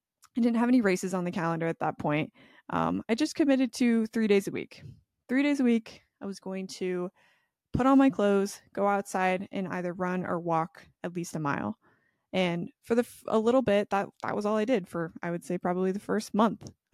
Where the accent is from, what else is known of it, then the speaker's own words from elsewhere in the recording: Oregon, United States; moved away as an adult; now in North Carolina, United States; I just knew that I was born and raised in Oregon, had lived there my whole